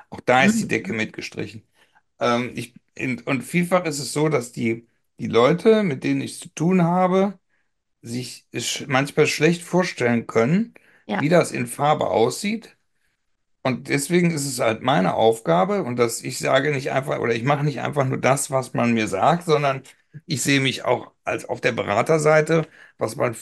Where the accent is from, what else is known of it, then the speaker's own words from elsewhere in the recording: Rhineland, Germany; bei uns im Rheinland ist es natürlich Karneval.